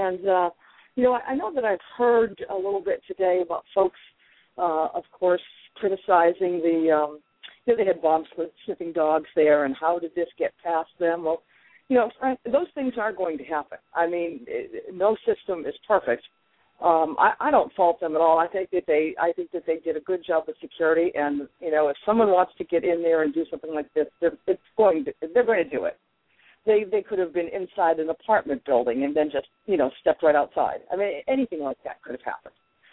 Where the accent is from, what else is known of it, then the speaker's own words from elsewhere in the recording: Massachusetts, United States; also born or lived in Vermont; Yes, I was raised in Massachusetts. I was born in Vermont, but raised in Massachusetts.